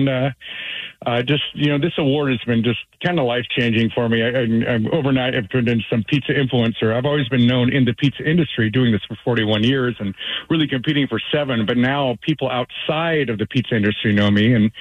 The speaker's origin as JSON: {"language": "English", "town": "Bainbridge Island", "region": "Washington", "country": "United States", "said": "I'm not Italian. I'm from Kingston. I'm from Bainbridge Island."}